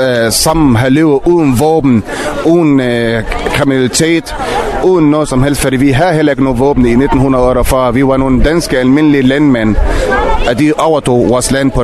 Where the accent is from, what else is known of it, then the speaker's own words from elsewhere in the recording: Lebanon; now in Denmark; Jeg er palæstinenser fra Libanon, som har boet i 25 år i Danmark.